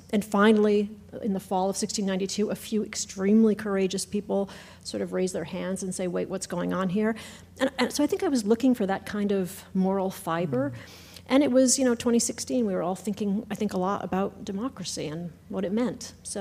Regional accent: Adams, Massachusetts, United States; I come from Adams, Massachusetts.

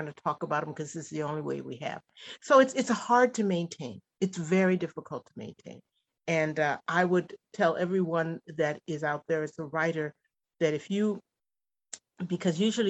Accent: Ohio, United States; where are the stories about African Americans from the Midwest? I come from Ohio and everything I read was either New York or, you know, the South.

